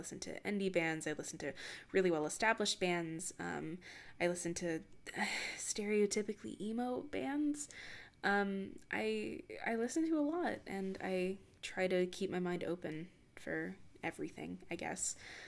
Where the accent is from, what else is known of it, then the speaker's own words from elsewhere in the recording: the South, United States; I grew up in the South, still live in the South, so it's around a lot and I'm just tired of it.